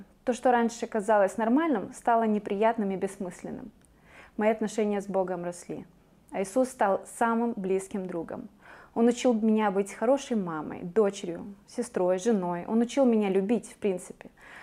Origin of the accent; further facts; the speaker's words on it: Chisinau, Chișinău, Moldova; Я родилась и выросла в Кишиневе. Мои родители работали на заводах. Мы со старшей сестрой учились в обычной советской школе, где не принято было говорить о Боге.